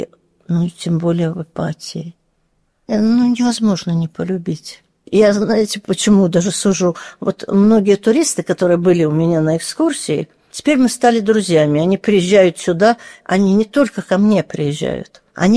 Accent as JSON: {"language": "Russian", "region": "Moscow", "country": "Russia", "tie": "born or raised there", "said": "сама москвичка родилась, и родители в Москве, то есть корни московские"}